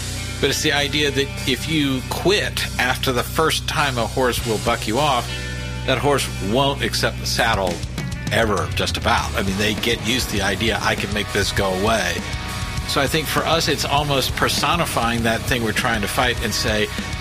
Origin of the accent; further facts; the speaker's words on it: Texas, United States; I mean, I'm from Texas, and I think of that in literal terms.